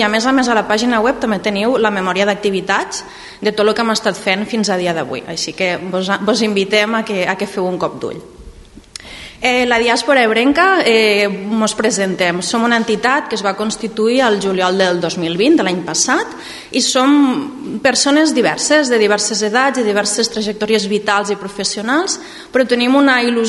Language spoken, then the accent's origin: Catalan; Sant Carles de la Ràpita, Catalonia, Spain; que sóc formadora i consultora d'empreses i sóc de la Ràpita.